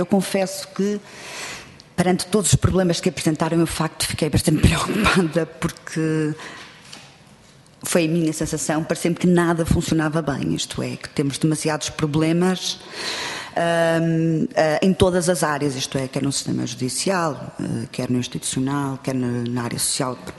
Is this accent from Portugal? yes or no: yes; Porto, Norte, Portugal; e eu sou do Porto